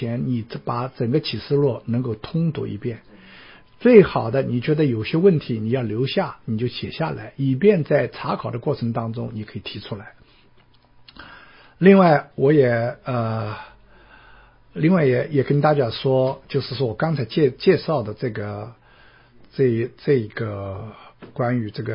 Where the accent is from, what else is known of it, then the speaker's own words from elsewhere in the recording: China; 特别是我们从大陆来的移民到海外的